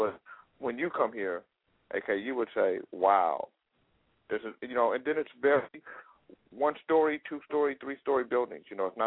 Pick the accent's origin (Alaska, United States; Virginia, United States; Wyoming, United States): Alaska, United States; You guys know, obviously I'm from Alaska too.